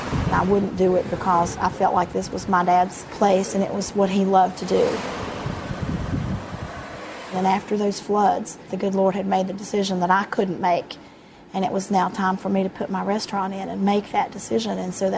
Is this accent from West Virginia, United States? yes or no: yes; Kimball, West Virginia, United States; I'm from Kimball, West Virginia. My family's been here since 1945